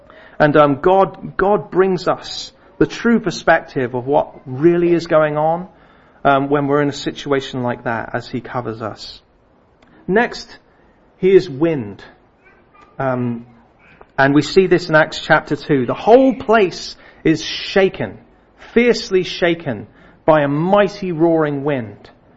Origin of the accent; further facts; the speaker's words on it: South East England, United Kingdom; I grew up near Booker Airfield